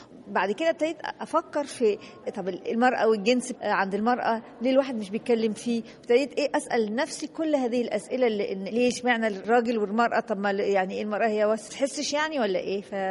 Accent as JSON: {"language": "Arabic", "town": "Nice", "region": "Provence-Alpes-Côte d'Azur", "country": "France", "tie": "born or raised there", "said": "أنا تربيت في فرنسا وكنت في نيس، كنت جاية مع ماما وبابا في سنة 1974 ودخلت كلية الفنون الجميلة فيلا أخسون."}